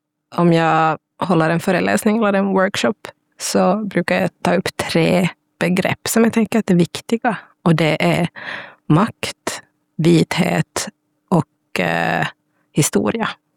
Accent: Helsinki, Uusimaa, Finland; jag har vuxit upp i södra Helsingfors som är en väldigt vit kontext, en ganska medelklassig kontext också.

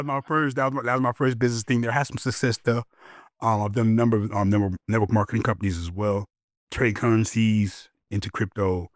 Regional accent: Denver, Colorado, United States; also born or lived in Aurora; Born and raised Denver, Park Hill.

